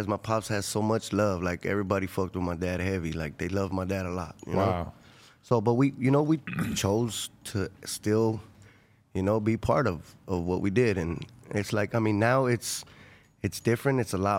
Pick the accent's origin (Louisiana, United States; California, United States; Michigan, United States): California, United States; Los Angeles; also born or lived in Inglewood; I'm from South LA, from Florence Community, Florence District.